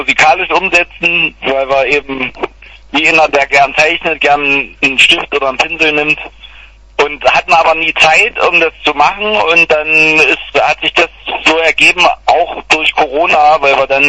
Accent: Brandenburg, Germany; Ich bin eigentlich Brandenburger, ja

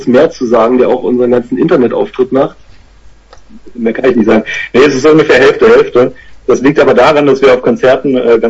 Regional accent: Saxony-Anhalt, Germany; Weil wir kommen ja ursprünglich aus Sachsen-Anhalt

